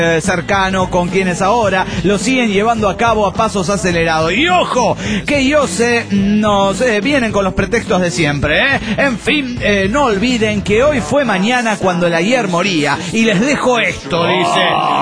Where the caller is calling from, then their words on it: Banfield, Buenos Aires Province, Argentina; de Banfield, provincia de Buenos Aires.